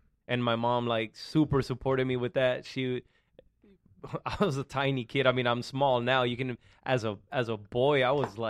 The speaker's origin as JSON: {"language": "English", "town": "San Jose", "region": "San José", "country": "Costa Rica", "tie": "born or raised there", "also_born_or_lived": "Carson, United States", "said": "I grew up in, I was born in San Jose."}